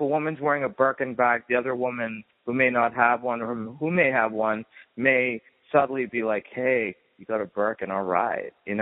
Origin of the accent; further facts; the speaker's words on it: Lexington, Massachusetts, United States; Dave's a Boston boy like me. Grew up in Bedford. I grew up in Lexington.